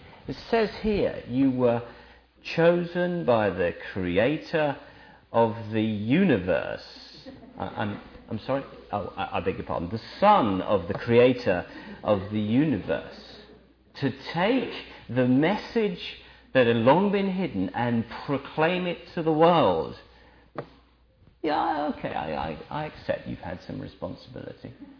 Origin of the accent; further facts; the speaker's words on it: United Kingdom; We're British, and that means that we're, I guess, a bit shy.